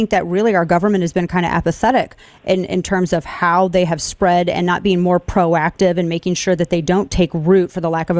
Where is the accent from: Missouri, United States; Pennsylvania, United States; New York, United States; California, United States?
Missouri, United States; and you are from my home state, Show Me State.